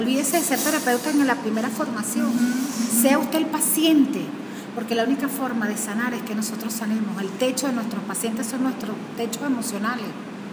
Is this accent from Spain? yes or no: no; Venezuela; con lo que amamos a Venezuela, con lo que creemos en nosotros como venezolanos